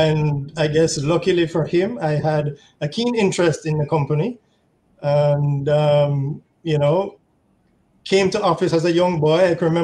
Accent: Jamaica; mother, who is a Jamaican, and the rest is history.

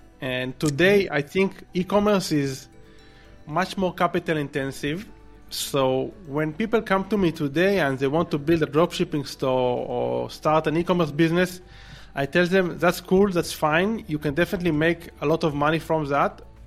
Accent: Israel; English is a second language; So based on my accent, you probably recognize that I'm originally from Israel, although we don't live in Israel at the moment because we're digital nomads.

